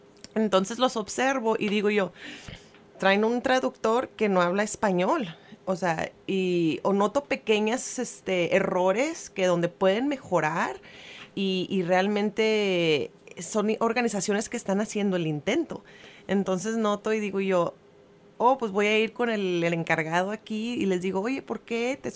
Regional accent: Chihuahua, Mexico; en Chihuahua, de donde soy yo

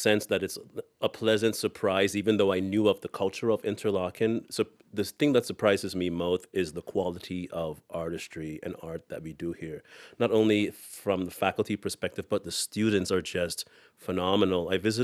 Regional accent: Bahamas; also born or lived in Minnesota; now in United States; I grew up in the Bahamas.

